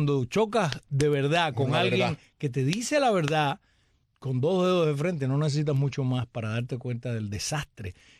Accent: Cuba; yo soy de los cubanos, yo soy cubano.

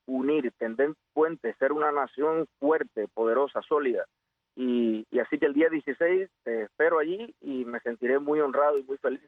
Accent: Cuba; yo del único país que soy residente actualmente es de Cuba. Yo estoy aquí, pero soy cubano de allá, y lo seré de allá siempre, aunque esté en Suecia, esté en España, esté donde quiera, y toda mi familia está allá.

